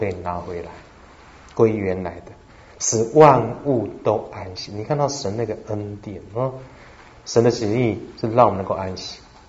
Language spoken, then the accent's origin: Chinese; China; 我们中国人会讲礼拜一第一天，礼拜二第二天，对不对？